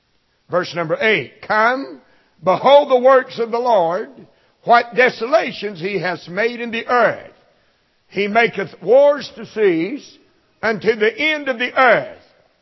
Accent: Tennessee, United States; I'm from the state of Tennessee, so I was raised on the Tennessee River in somewhat.

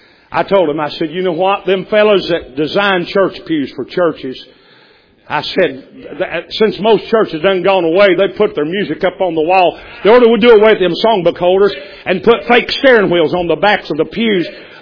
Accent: Tennessee, United States; now in Bowden, United States; How do you think I ended up in Bowden, Georgia? I didn't even know this place existed. I mean, I'm from East Tennessee.

